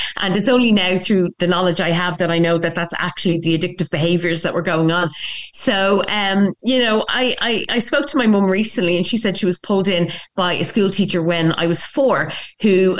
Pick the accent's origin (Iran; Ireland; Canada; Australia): Ireland; Bray, Leinster; So, okay, I'm from Bray in County Wicklow, and I was born into an alcoholic home.